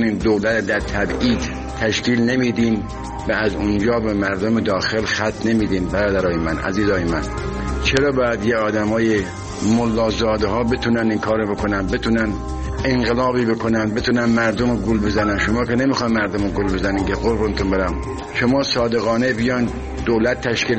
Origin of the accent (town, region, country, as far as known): Iran